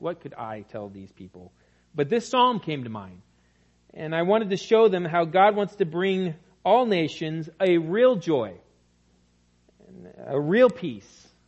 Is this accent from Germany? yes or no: yes; Germany; I grew up in Germany. My parents were missionaries there.